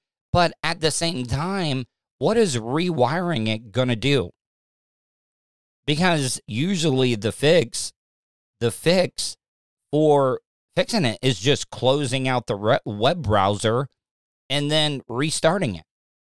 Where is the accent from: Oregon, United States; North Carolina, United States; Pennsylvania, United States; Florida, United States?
Florida, United States; DeLeon Springs; I remember, like, growing up in DeLeon Springs, we had a lot of that sulfur-smelling water that you would get right out of the tap.